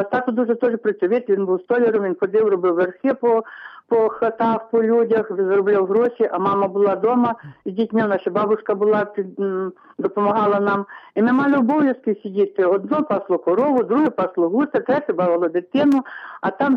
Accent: Khmelnytskyi Oblast, Ukraine; Я з Хмельниччини … Я з багатодітної сім'ї, над сім'ї батьків 12 дітей, сестеро братів і сестеро сестер.

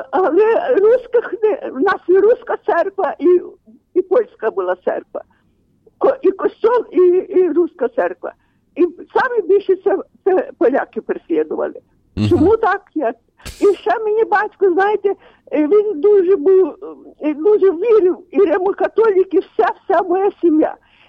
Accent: Khmelnytskyi Oblast, Ukraine; now in Rivne, Ukraine; дзвоню вас. Я сама з Хмельницької області, але живу зараз в Ровно.

